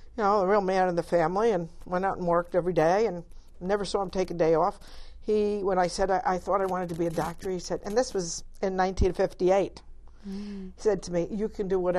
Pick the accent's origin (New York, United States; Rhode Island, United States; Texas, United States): Rhode Island, United States; born there; And this was at the Rhode Island Hospital. I was born in Rhode Island.